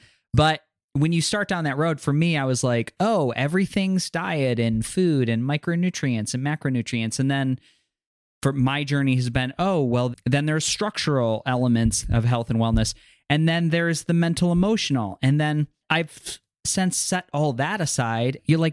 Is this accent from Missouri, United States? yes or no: no; New York, United States; growing up in New York or walking around New York City, I remember my experience with like a card reader was walking by like in Hell's Kitchen